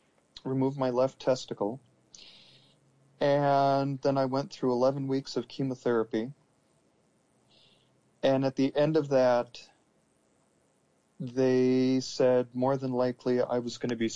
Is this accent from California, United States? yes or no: no; Minnesota, United States; Plus, growing up in rural Minnesota, my hometown had a population of about 1,400. You know, a booming metropolis.